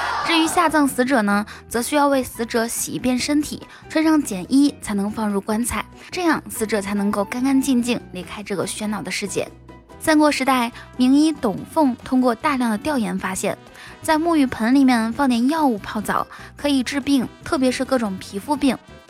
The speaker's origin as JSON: {"language": "Chinese", "region": "Inner Mongolia", "country": "China", "said": "你是哪里人，我会回答说内蒙古，"}